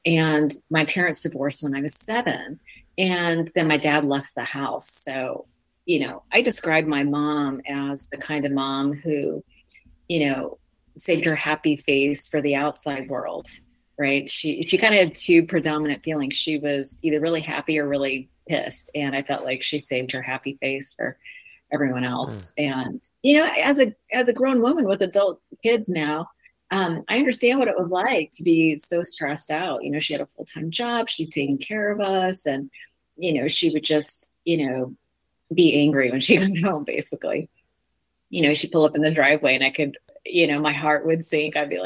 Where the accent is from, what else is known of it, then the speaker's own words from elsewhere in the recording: Sunnyvale, California, United States; So I grew up in Sunnyvale, California, in the heart of Silicon Valley, right in the heart of the tech industry.